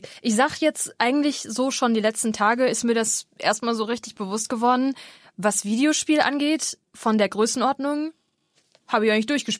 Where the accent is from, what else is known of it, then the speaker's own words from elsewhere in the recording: North Rhine-Westphalia, Germany; ich bin aus NRW